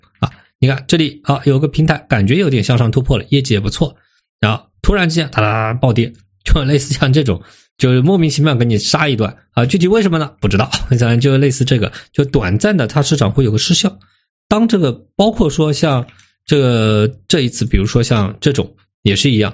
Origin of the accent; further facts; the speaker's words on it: China; 我们是中国人，所以说不要做空中国